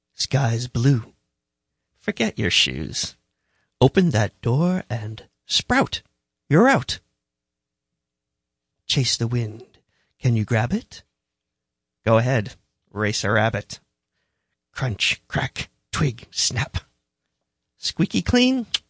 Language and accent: English; Maine, United States; It comes from, I think, growing up in Maine. I grew up sort of outdoors, in the woods, in the mud, in the muck and mire.